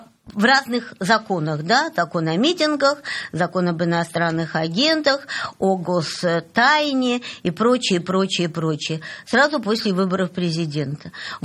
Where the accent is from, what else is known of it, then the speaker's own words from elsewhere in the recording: Saint Petersburg, Russia; Петербург больше, потому что это мой родной город.